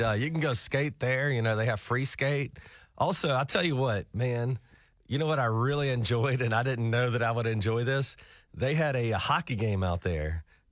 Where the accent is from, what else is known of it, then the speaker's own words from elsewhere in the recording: the South, United States; I grew up in the American South.